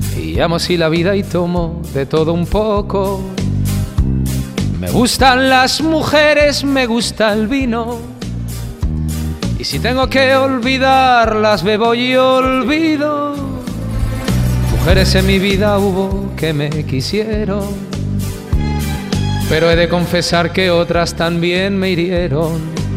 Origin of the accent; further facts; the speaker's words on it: Salamanca, Castile and León, Spain; en mi tierra, en Salamanca